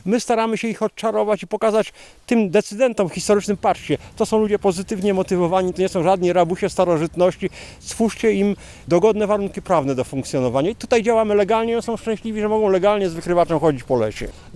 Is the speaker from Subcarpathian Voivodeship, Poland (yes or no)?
yes; Subcarpathian Voivodeship, Poland; w tamtych moich stronach Puszczy Sandomierskiej interesował się historią